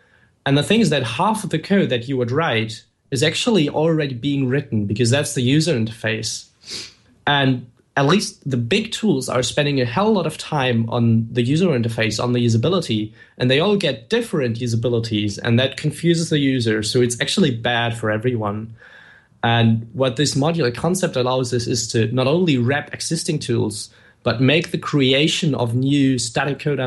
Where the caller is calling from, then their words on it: Hamburg, Germany; So I'm speaking from Hamburg, from my my small flat here.